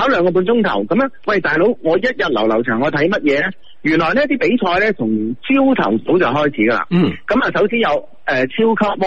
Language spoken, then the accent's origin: Cantonese; China; 我哋中国人点样怕病？